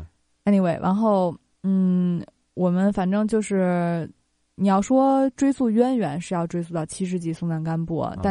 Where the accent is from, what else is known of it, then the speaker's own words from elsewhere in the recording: Beijing, China; 这个白塔就是因为我是北京人嘛